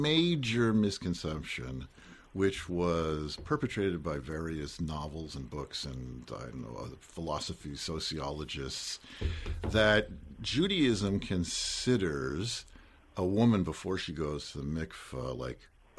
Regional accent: United States; Is it just because we're American and we don't do things like third world countries?

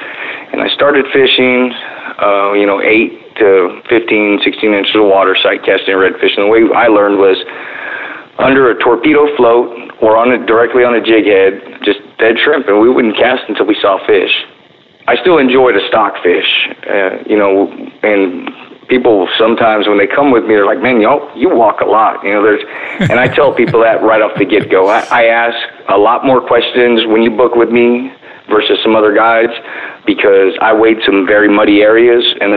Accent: Corpus Christi, Texas, United States; I was born in Corpus Christi, Texas, and I went to high school at Moody High School

